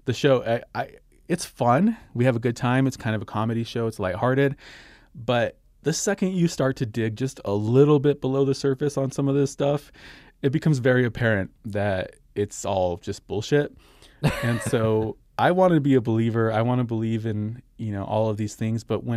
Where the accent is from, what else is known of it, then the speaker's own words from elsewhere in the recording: Socorro, New Mexico, United States; there was a sheriff's deputy that was driving in a rural area outside of my hometown of Socorro, New Mexico.